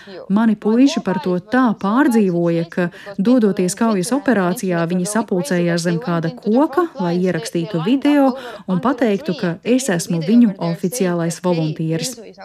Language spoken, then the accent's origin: Latvian; Estonia; Es nevēlos, lai manā dzimtenē būtu karš, man nav nekādu plānu pamest Igauniju, es mīlu Igauniju, es gribu aizsargāt Igauniju.